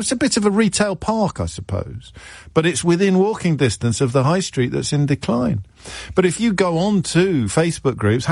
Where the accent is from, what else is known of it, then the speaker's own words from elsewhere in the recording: Kidderminster, West Midlands, United Kingdom; few high streets have declined more than my hometown of Kidderminster